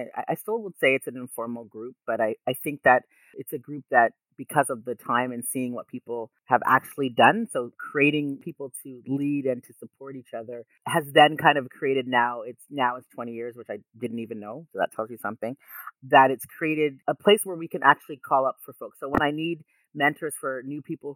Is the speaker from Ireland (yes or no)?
no; Canada; I had a lot of experience growing up in the Canadian context because I grew up here, and going through an educational system that was really violent and problematic.